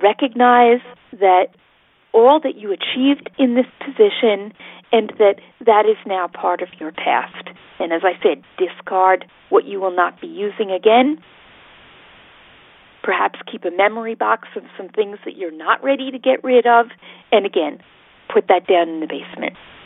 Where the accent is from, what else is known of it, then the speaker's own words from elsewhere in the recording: Ireland; I'm Irish. We live by rituals. The wake is a really big deal to us.